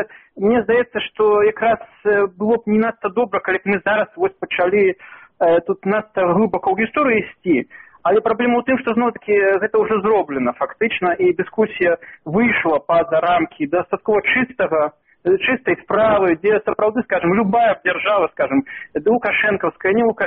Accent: Belarus; ми мусимо підтримувати, скажімо, як білоруси, і білоруська держава мусить підтримувати культурне розвиття цих супольностей

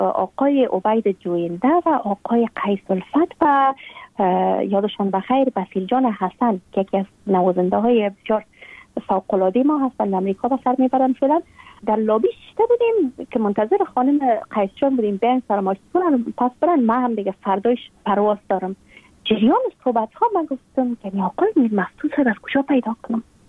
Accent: Afghanistan; ما خب شمالی هستیم.

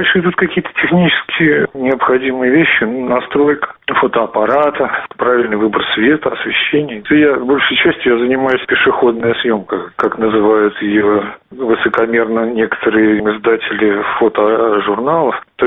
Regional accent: Saint Petersburg, Russia; Конечно, это мой родной город. Когда человек прожил там, в общем, 30 лет

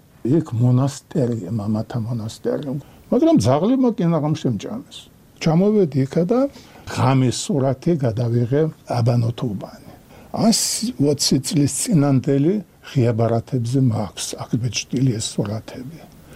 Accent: Batumi, Adjara, Georgia

